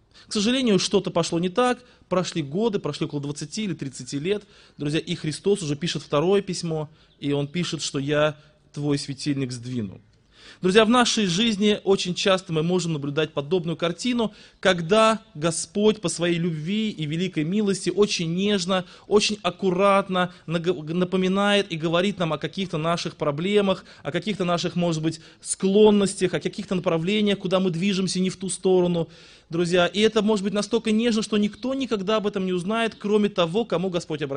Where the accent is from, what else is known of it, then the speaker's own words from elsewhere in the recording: Tolyatti, Samara Oblast, Russia; now in Yeysk, Russia; Я из Краснодарского края, города Ейска. Родился я и вырос в городе Тольятти. Уверовал в 18 лет. В неверующей семье родился. И в 29 лет меня попросили переехать на служение в город Ейск, Краснодарский край.